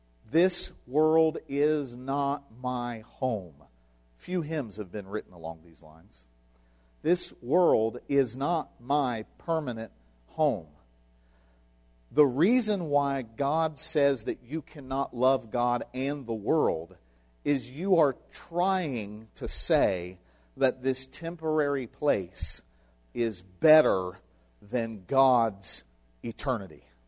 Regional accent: Parkersburg, West Virginia, United States; Because I'm from Parkersburg. I was born there. Got a birth certificate.

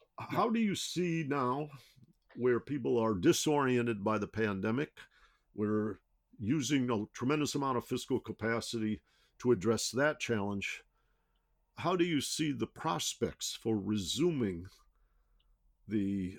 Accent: Detroit, Michigan, United States; I come from Detroit, Michigan. And around the Great Lakes and the bankruptcy of Detroit, the Flint water crisis.

